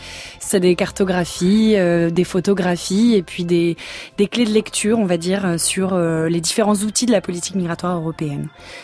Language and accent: French; Toulouse, Occitanie, France; born there; Je suis née à Toulouse, c'est pas une ville que j'affectionne particulièrement.